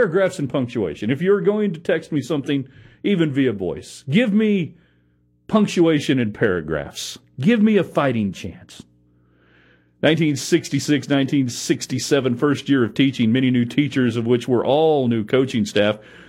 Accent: New Mexico, United States; I'm from New Mexico, and I introduced a bunch of hillbillies to real Mexican food.

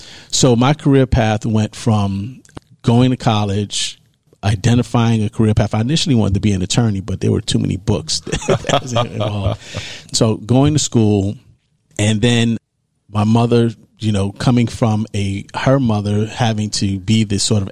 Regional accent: New York City, New York, United States; I grew up in New York. I grew up in Harlem, New York.

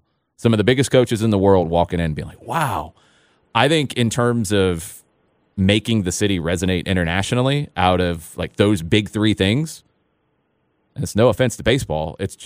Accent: Clayton County, United States; I grew up in Clayton County, and we had an Olympian swimmer, Steve Lundquist, who came to our elementary school when I was a kid.

